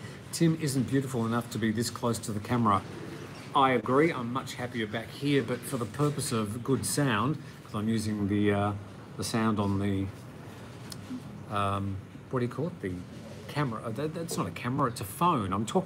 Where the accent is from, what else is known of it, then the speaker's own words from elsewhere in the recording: Australia; Not interested in running for politics either, anywhere for that matter, let alone my home country in Australia.